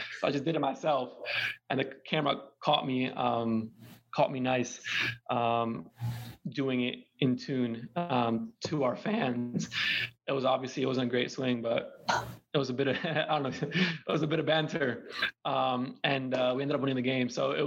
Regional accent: United States; Sorry, I'm American. I don't even know what it's called.

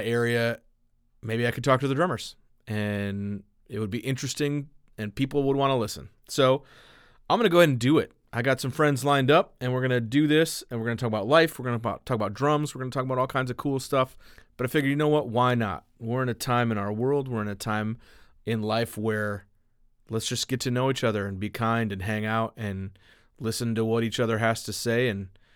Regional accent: Milan, Michigan, United States; I was raised in a smaller town than even Ypsilanti, a place called Milan, which was kind of funny because we called it Milan in Michigan

